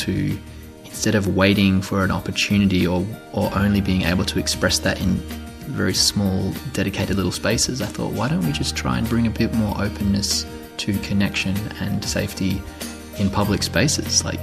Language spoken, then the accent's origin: English; Australia; growing up in Australian culture, I was afraid of becoming a dancer